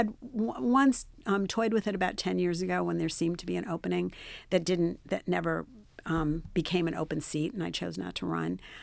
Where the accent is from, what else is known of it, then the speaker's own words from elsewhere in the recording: Cleveland, Ohio, United States; now in Maryland, United States; I stayed in Maryland. I grew up in Cleveland, Ohio, and I came to the University of Maryland